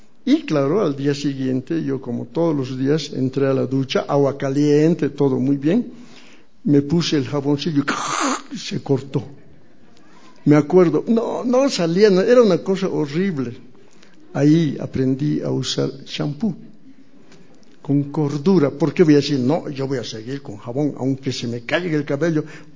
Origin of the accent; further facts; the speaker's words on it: Tarija, Bolivia; now in La Paz, Bolivia; Yo soy tarijeño y era macho chapaco, me acuerdo. De chicos nos íbamos al río